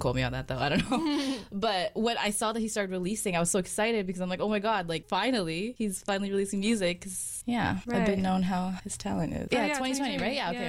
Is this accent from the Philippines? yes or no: yes; Philippines; And that's something I can appreciate. Being a Filipino myself.